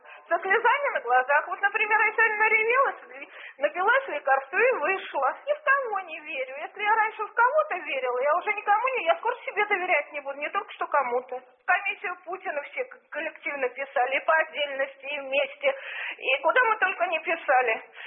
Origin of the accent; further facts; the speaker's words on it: Saint Petersburg, Russia; Я сама из Санкт-Петербурга. У меня мама блокаду пережила